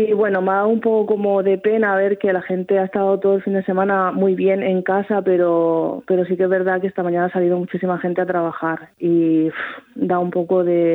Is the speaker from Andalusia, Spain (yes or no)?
no; Elche, Valencian Community, Spain; yo soy de Elche y ahí hay un dicho que dice que toda piedra fa pared